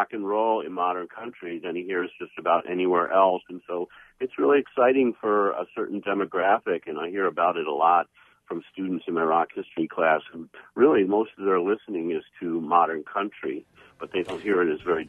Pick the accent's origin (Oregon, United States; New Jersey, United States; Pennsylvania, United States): New Jersey, United States; So I'm from Northern New Jersey, so I saw the … in little bars